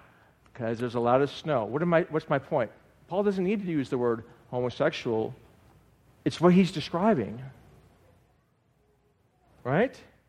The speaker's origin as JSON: {"language": "English", "town": "Buffalo", "region": "New York", "country": "United States", "tie": "born or raised there", "said": "I grew up in Buffalo, New York."}